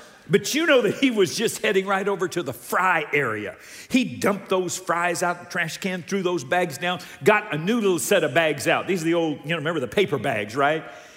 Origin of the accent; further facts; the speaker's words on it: Downey, California, United States; Some of you know I grew up in Downey, California. Went to elementary school there.